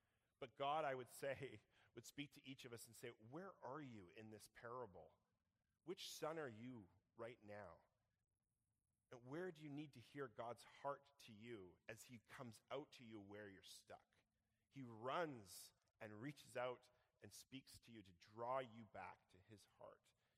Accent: Victoria, British Columbia, Canada; growing up in Victoria, my mom moved to the mainland for a job

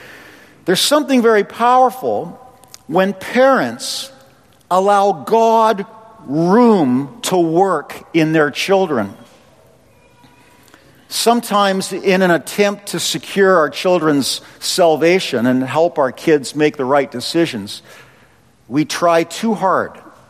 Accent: Calgary, Alberta, Canada; Terry and I grew up together in Calgary as little kids

